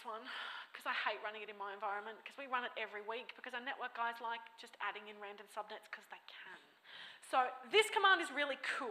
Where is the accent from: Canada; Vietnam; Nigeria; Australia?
Australia; I'm going to use some examples because I'm Australian.